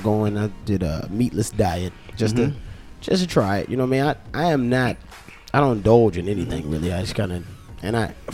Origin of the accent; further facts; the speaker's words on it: the South, United States; Bread is my issue. I'm from the South too. Yeah. I'm a Southern meal kind of guy.